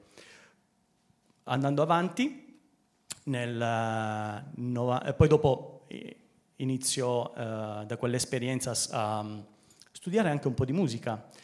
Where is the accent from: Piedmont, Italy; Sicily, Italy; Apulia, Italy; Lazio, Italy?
Sicily, Italy; also born or lived in Germany; Io sono nato in Germania, contrariamente a quello che si può pensare, perché sono siciliano. Sono cresciuto fino all'età di 6 anni in Germania.